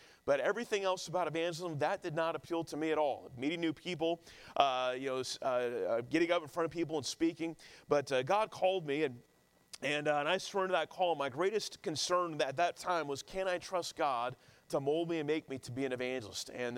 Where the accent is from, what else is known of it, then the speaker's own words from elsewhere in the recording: Sacramento, California, United States; also born or lived in Kansas; I grew up in Sacramento, California. I was born in Kansas. I'm kind of a Midwesterner at heart, but grew up there in California.